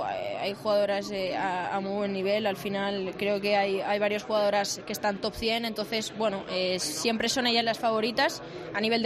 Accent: Zaragoza, Aragon, Spain; also born or lived in Sádaba; now in Barcelona, Spain; Yo sí, soy de Sádaba, pero bueno, yo he vivido aquí siempre en Zaragoza

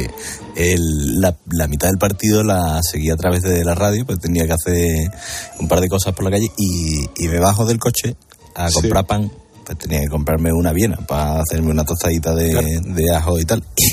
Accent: Spain; porque somos españoles y porque somos campeones del mundo

